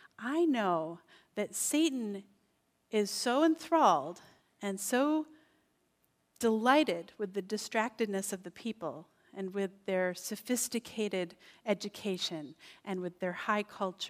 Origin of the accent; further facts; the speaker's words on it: Albion, United States; My very best friend in the world, we grew up together in Albion.